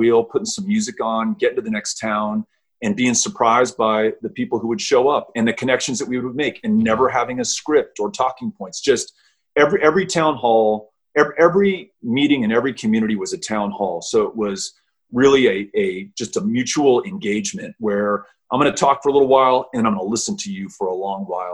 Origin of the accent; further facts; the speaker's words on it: El Paso, Texas, United States; though I was a member of Congress representing my hometown of El Paso